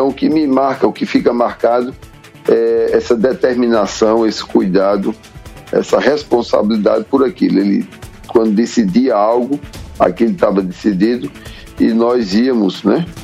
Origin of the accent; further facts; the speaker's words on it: Guarabira, Paraíba, Brazil; Eu nasci em Guarabira, tenho 55 anos, nasci em Guarabira, são 55 anos em Guarabira.